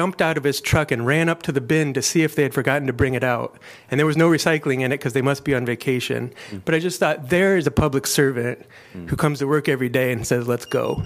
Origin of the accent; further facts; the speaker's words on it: Iowa City, Iowa, United States; I'm from Iowa City.